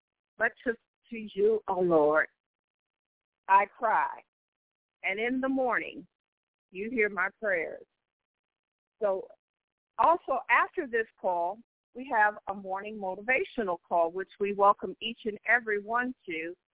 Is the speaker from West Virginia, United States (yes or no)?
no; Indianapolis, Indiana, United States; from Indianapolis, Indiana, and I also welcome each and every one of you to this call.